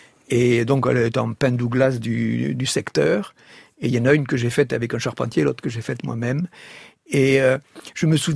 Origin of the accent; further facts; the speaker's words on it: Occitanie, France; Et je suis revenu chez moi dans le Tarn, voir mes parents